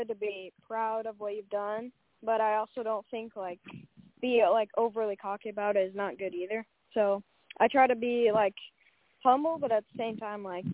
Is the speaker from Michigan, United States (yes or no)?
no; North Carolina, United States; I'm from North Carolina, USA.